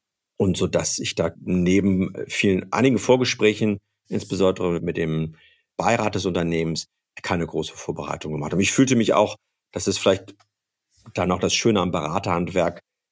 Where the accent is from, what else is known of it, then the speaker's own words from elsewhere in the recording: Gütersloh, North Rhine-Westphalia, Germany; born there; Es ist, wenn man so will, meine alte Heimat. Ich bin in Gütersloh geboren, obwohl ich hier in der Region nicht aufgewachsen bin.